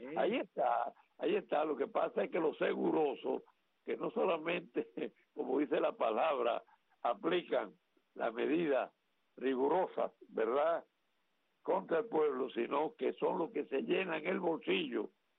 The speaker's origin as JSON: {"language": "Spanish", "country": "Cuba", "said": "más del 90% somos cubanos"}